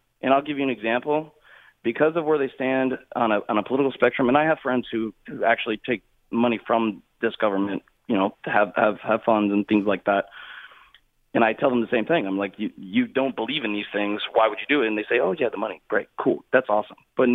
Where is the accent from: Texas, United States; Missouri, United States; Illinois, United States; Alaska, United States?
Texas, United States; Dallas; I grew up playing golf, you know, did the Hank Haney thing. I'm from Dallas, obviously, so Hank Haney's right over there.